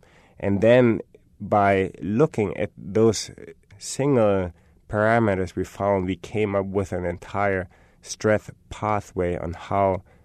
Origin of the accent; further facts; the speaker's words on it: Germany; English is a second language; I'm from Germany.